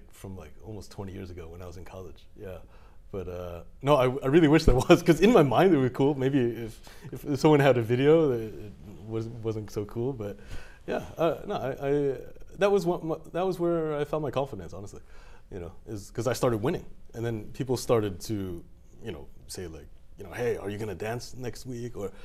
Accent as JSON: {"language": "English", "region": "New York", "country": "United States", "said": "And, you know, I'm from New York, so we had the Knicks."}